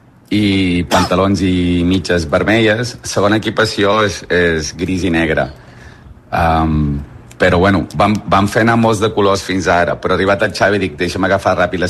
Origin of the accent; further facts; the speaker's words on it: Tarragona, Catalonia, Spain; em sento molt català i vaig escollir que era entre Gimnàstic de Puerto Rico, perquè soc de Tarragona